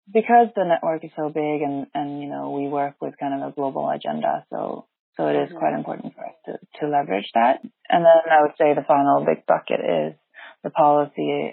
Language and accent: English; Sweden; So I'm originally from Sweden, but with Chinese heritage.